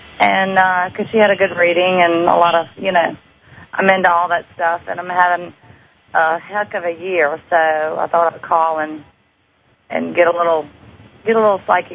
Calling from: Louisiana, United States; from Louisiana.

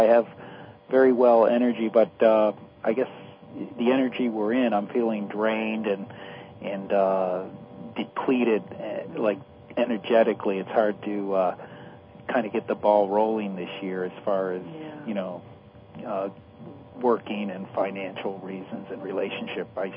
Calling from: Florida, United States; Hi, Valerie. … I'm calling from Florida.

